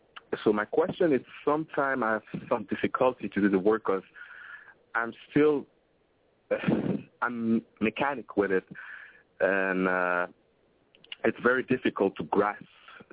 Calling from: Montreal, Quebec, Canada; I'm calling from Montreal, Canada.

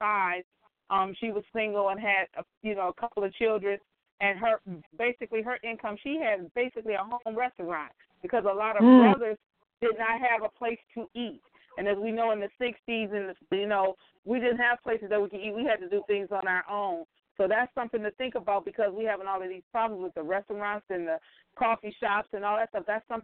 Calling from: Flint, Michigan, United States; calling from Flint.

